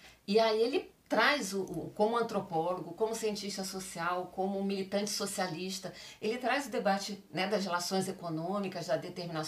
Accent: Rio de Janeiro, Brazil; eu, como carioca, vivi a gestão do Darcy como secretário de educação

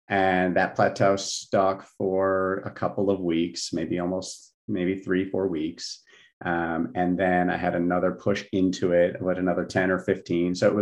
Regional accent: New Jersey, United States; You know, I grew up in New Jersey where amazing Italian food and Chinese food and bagels and pizza, you know, all of that was surrounding us.

